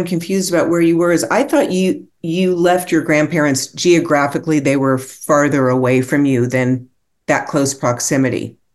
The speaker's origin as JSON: {"language": "English", "town": "Los Angeles", "region": "California", "country": "United States", "tie": "born or raised there", "said": "I'm a SoCal gal. That means we're Southern California gals. We grew up in Los Angeles."}